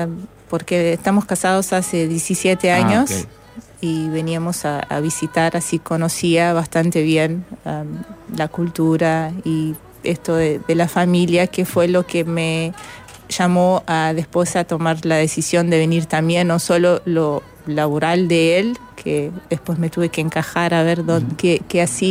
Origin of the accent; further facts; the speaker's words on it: Carcavelos, Lisbon, Portugal; Spanish is a second language; Nací en Lisboa, sí.